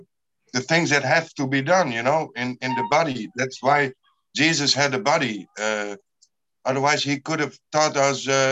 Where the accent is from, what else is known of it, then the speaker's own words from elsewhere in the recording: Netherlands; We have 2 days for Pentecost in Holland.